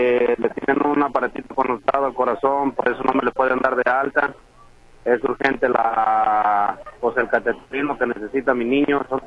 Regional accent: Jiquilpan, Michoacán, Mexico; Yo soy de Jiquilpan, Michoacán.

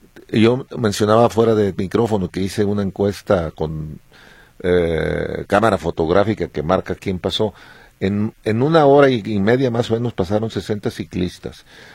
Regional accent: Guadalajara, Jalisco, Mexico; como tapatío nos falta tener ese amor a la ciudad

